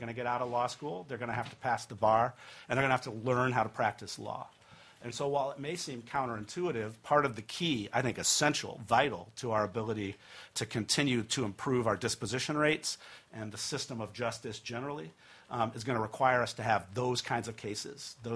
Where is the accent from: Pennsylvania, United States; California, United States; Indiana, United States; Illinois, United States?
Indiana, United States; I grew up in Indiana, so it's kind of like farming.